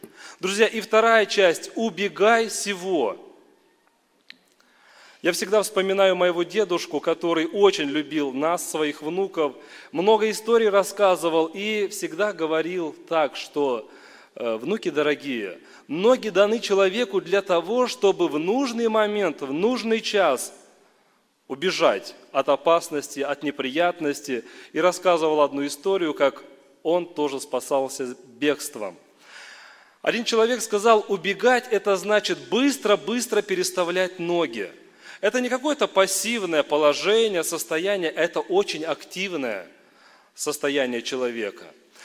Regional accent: Kursk Oblast, Russia; Мы вместе с друзьями приехали к вам из Курской области. Там есть Пенская церковь.

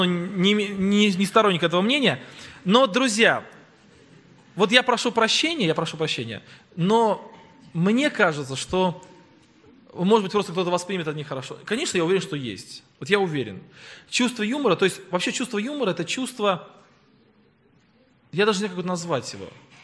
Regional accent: Tolyatti, Samara Oblast, Russia; born there; Это родной город моей семьи. Я сам родился в Тольятти, вся моя семья родилась в Нижнем Новгороде.

